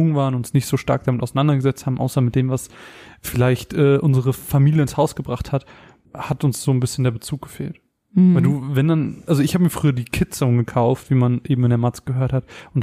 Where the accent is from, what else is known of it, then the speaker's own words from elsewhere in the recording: Germany; Für uns als Deutsche wäre das natürlich perfekt.